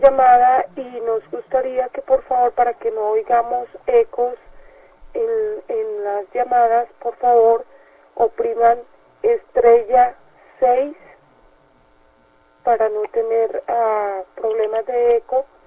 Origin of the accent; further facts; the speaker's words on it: Colombia; quien es una colombiana, de donde yo soy también, un orgullo para mí.